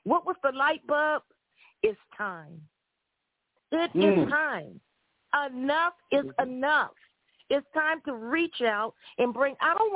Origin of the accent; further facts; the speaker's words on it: Oklahoma City, Oklahoma, United States; I'm from Oklahoma City.